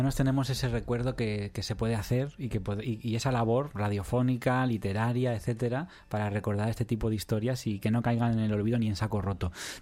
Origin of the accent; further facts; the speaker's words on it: Madrid, Community of Madrid, Spain; Pues yo vengo de Madrid.